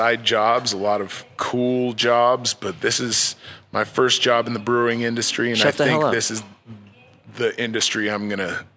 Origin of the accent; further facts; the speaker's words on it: Idaho, United States; also born or lived in California, United States; I spent most of my life living in Idaho, between Idaho Falls and Boise. I was born in California, but left when I was still an infant.